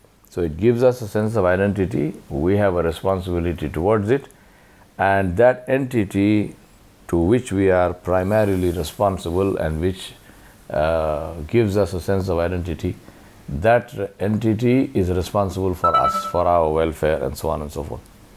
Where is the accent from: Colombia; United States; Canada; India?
India; Just like a person might be a citizen of a country, I am an Indian.